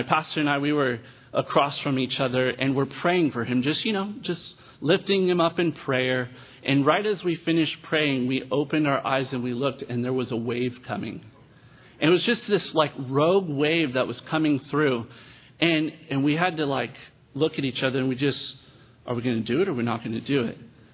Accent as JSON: {"language": "English", "region": "California", "country": "United States", "said": "And I come from California, and you know that we love doing our beach baptisms."}